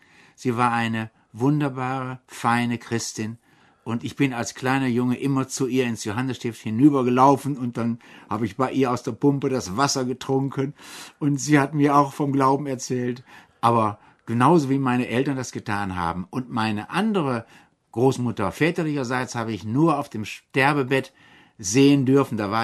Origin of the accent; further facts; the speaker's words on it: Bielefeld, North Rhine-Westphalia, Germany; Wenn ich an die Zeiten meiner Kindheit in Bielefeld denke